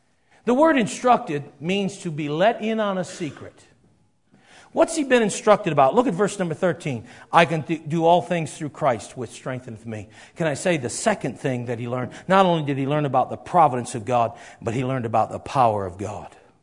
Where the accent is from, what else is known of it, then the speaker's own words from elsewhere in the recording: Detroit, Michigan, United States; now in Dubuque, United States; I was from Detroit.